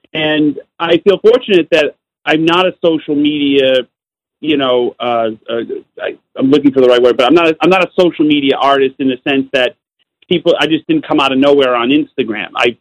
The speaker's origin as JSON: {"language": "English", "town": "Utica", "region": "New York", "country": "United States", "said": "They thought I was British for like 10 years. And I'm like, no, I'm from Utica, New York."}